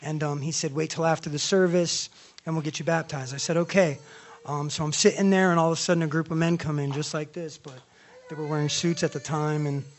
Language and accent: English; Hudson, Florida, United States; I'm 41 years old. I've been in the ministry for just over 3 months. I'm from Hudson, Florida, Port Richey, Florida